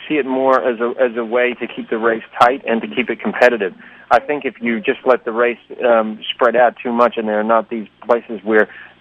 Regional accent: New Zealand; accent: New Zealand; From the beginning, I was asked to neutralize my New Zealand accent.

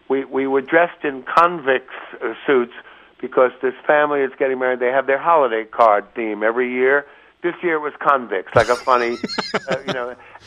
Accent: St. Louis, Missouri, United States; I'm from St. Louis. I'm platinum.

